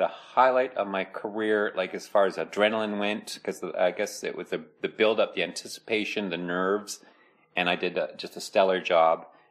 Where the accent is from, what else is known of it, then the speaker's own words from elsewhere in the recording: Toronto, Ontario, Canada; I'm from Toronto, Ontario, Canada.